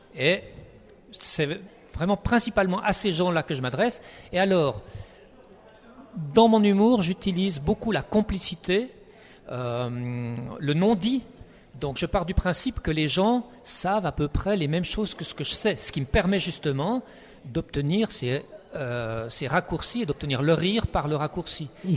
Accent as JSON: {"language": "French", "town": "La Chaux-de-Fonds", "region": "Neuchâtel", "country": "Switzerland", "lives_now": "Geneva, Switzerland", "said": "Moi, je venais de La Chaux-de-Fonds ou La Chaux-de-Fonds petite ville."}